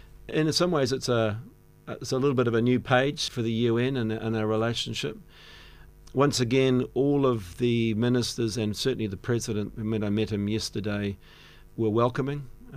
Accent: New Zealand; I grew up in New Zealand. I've worked overseas for 20 years in various countries around the world

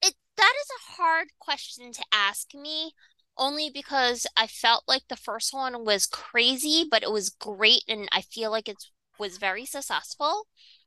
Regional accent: New York, United States; I don't think I'm that friendly. I'm a New Yorker. Like, are we even that friendly, really?

